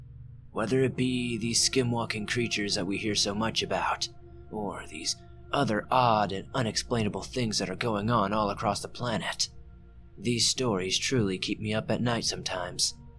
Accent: Farmington, New Mexico, United States; I'm from New Mexico, born and raised in Farmington to be exact.

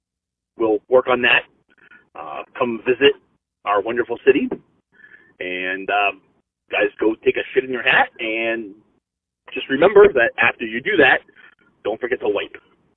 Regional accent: Massachusetts, United States; growing up, I grew up outside of Boston, and growing up, my father would always point out a house to me

